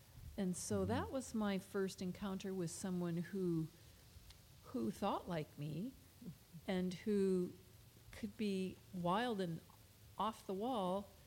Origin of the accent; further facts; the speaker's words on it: United States; Now you know I'm American when I say freshman, but first year.